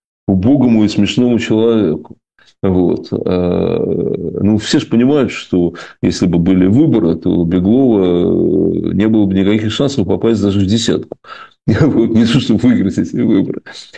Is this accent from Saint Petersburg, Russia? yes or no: yes; Saint Petersburg, Russia; А поскольку Питер мой родной город, я там вырос и так далее